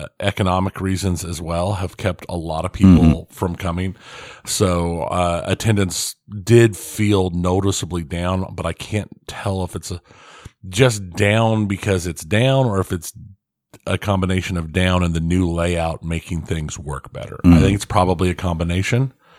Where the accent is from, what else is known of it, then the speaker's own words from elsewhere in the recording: Kansas, United States; We're from Kansas, so we're used to thunderstorms, and we know tornado sirens and stuff.